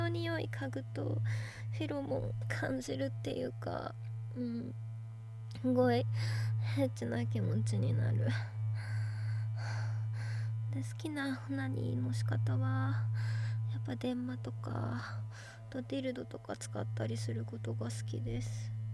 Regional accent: Kanagawa, Japan; 出身地は神奈川県です。すごい海とかも近くにあって、すごいいいとこです。

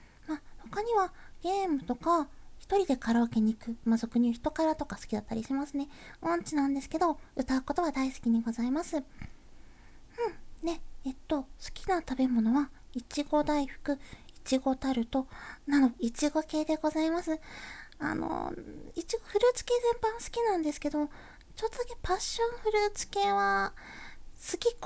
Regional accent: Kansai, Japan; 生まれも育ちも関西ですね。一人暮らしを経験したことがあるんですけど、それでも関西から離れることはなかったので、ずっと関西の方に入り浸っております。

